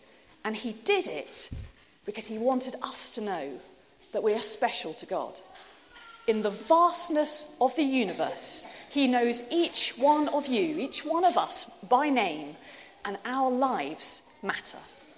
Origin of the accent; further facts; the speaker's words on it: England, United Kingdom; because I'm terribly English and repressed and not very demonstrative.